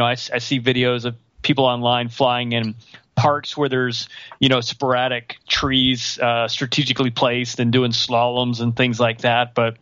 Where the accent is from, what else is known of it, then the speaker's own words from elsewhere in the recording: Texas, United States; And, yeah, I'm from Texas. We call them creeks.